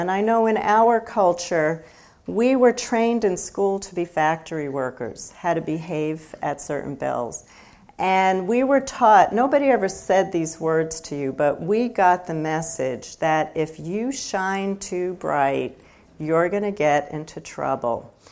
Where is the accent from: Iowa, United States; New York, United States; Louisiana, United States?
New York, United States; Brooklyn; growing up in Brooklyn, I gave my poor parents a really hard time